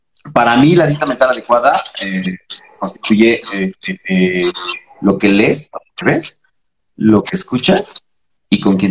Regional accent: Ecatepec, State of Mexico, Mexico; nací, crecí en Ecatepec, Estado de México, un municipio muy jodido en el Estado de México, muy violento, muy peligroso.

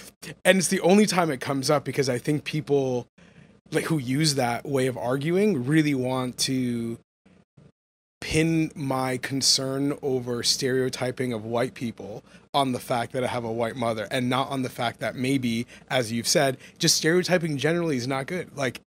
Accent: Canada; born there; I was born in Canada, same age as me.

